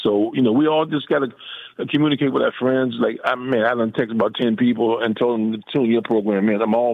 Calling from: Fort Washington, Maryland, United States; from Fort Washington.

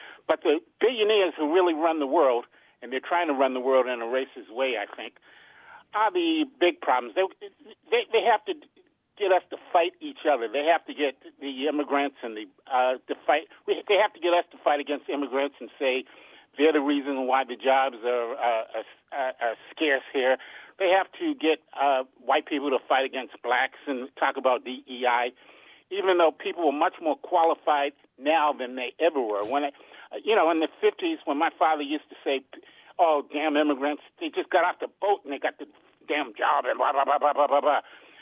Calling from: Upper Marlboro, Maryland, United States; from Upper Marlboro, Maryland.

